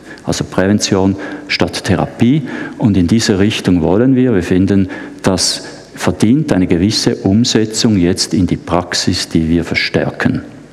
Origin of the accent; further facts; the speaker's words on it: Switzerland; nicht zuletzt auch bei uns in der Schweiz, weniger Reparaturmedizin hin zur Gesundheitsbegleitung